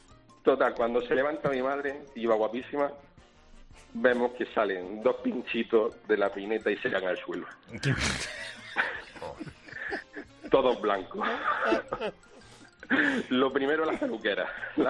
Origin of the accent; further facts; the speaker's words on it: Almería, Andalusia, Spain; Nosotros somos de Almería.